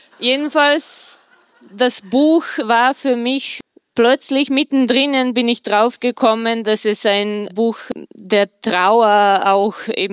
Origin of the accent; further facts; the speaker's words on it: Serbia; Ich komme auch aus Serbien ursprünglich oder Jugoslawien